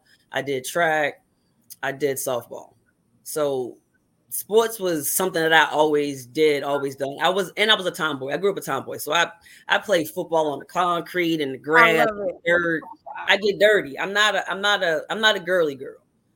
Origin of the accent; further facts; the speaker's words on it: Virginia, United States; But I grew up in Virginia, so the closest thing to me was Washington.